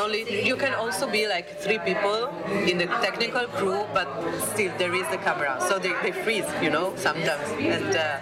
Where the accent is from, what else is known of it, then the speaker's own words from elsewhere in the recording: Trieste, Friuli-Venezia Giulia, Italy; I'm from Trieste